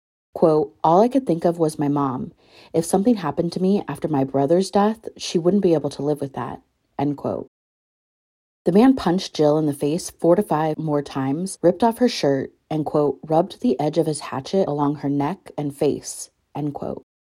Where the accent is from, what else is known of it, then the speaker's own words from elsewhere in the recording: Portland, Oregon, United States; actually took place near where I grew up in Southeast Portland several years before I was born.